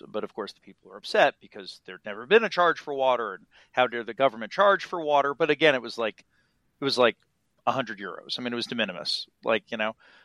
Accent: United States; and that for me as an American, at least

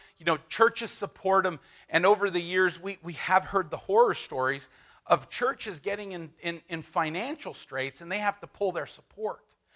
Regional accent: California, United States; And, you know … from California. This is where I go to church.

